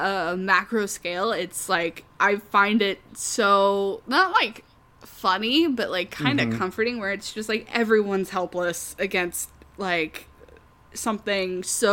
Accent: San Diego, California, United States; I'm from San Diego, which has like 5 colleges, like

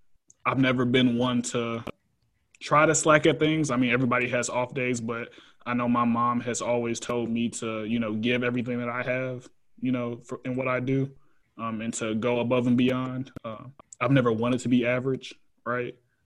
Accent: Homewood, Illinois, United States; So for my upbringing, I grew up in the Chicagoland area.

